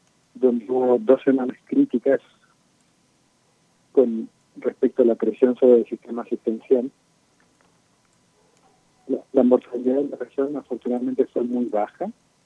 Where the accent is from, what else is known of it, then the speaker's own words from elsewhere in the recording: Zapala, Neuquén, Argentina; Yo crecí en Zapala, casi toda mi familia está ahí, mi hermano, mi madre, mi padre, mi sobrinito.